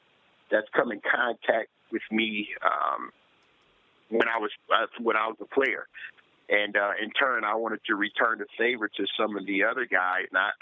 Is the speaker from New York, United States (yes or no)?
no; Toledo, Ohio, United States; especially with me being in my hometown of Toledo. It's just hard for me to turn down anything that's going on here or in Columbus. I always call Columbus my second hometown.